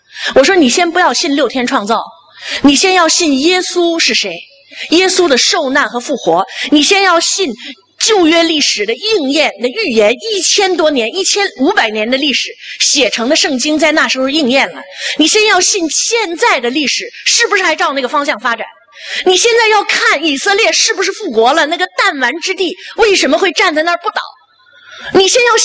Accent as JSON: {"language": "Chinese", "country": "China", "moved": "yes", "said": "我从来不觉得西方国家的西方人能够有说我们中国人劣根性"}